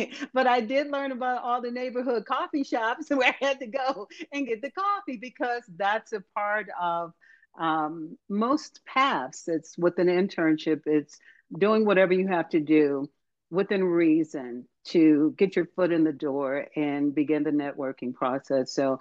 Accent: Detroit, Michigan, United States; my hometown of Detroit

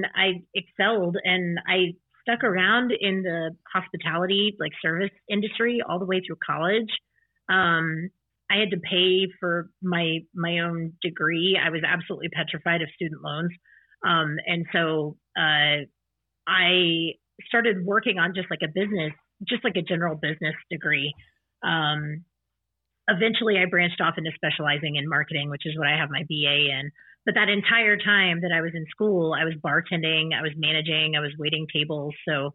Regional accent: Dallas, Texas, United States; I'm from Texas originally. I'm from Dallas.

